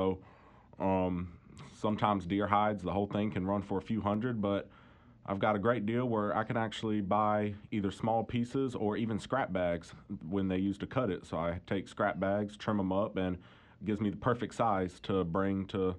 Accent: North Carolina, United States; Yeah, so I'm Native American. I'm from the Lumbee tribe in North Carolina, and I go to school at UNC Chapel Hill.

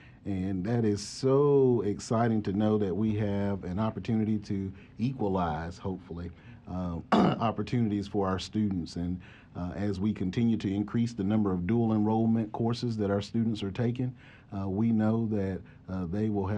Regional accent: Rocky Mount, North Carolina, United States; Yes, sir. I'm from Eastern North Carolina, Rocky Mount, actually.

